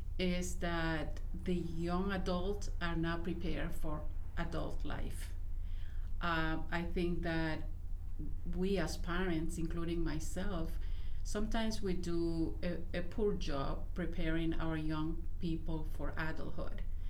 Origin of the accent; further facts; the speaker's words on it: Nicaragua; moved away as an adult; now in United States; I was born and raised in Nicaragua. And at the age of 20, in 1985, I came to this country, and specifically to New York